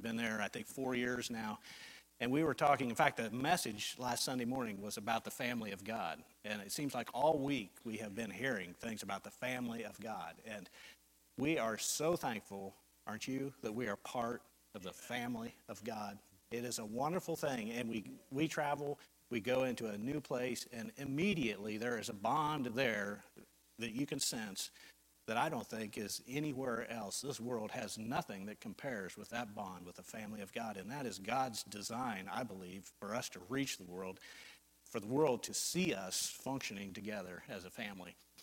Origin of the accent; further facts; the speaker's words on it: Ohio, United States; Our family, we are from Ohio, from central Ohio. If you're familiar with Ohio, Columbus is our capital. It's right in the middle. We're about 45 miles northeast of Columbus